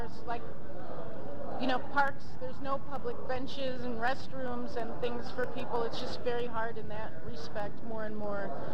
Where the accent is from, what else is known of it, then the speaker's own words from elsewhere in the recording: Chicago, Illinois, United States; I'm from Chicago.